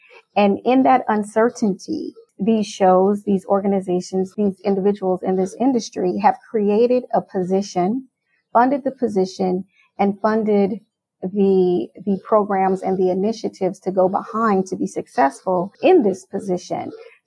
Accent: Omaha, Nebraska, United States; I mean, I come from Omaha, Nebraska, where I worked at a performing arts center that presented Broadway shows.

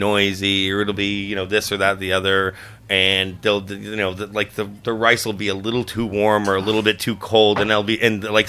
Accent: Florida, United States; South Florida.

